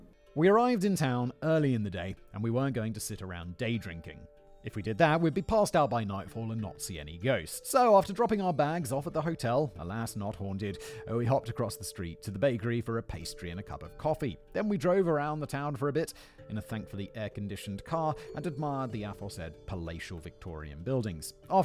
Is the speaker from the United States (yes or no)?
no; Canada; But we've already established I love heat, perhaps as a result of growing up in Canada and getting sick of minus 40 and 6 feet of snow.